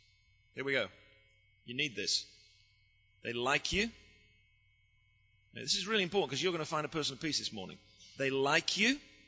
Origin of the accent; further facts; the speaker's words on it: England, United Kingdom; as thick-skinned and as idiotic as I am, I'm an Englishman, I wear a bow tie.